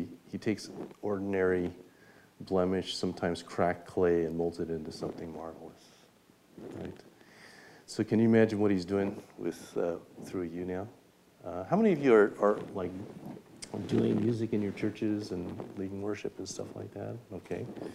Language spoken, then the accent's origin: English; San Francisco, California, United States; I'm a San Francisco native, and I grew up in the Bay Area. And when I was growing up, I was born to immigrant parents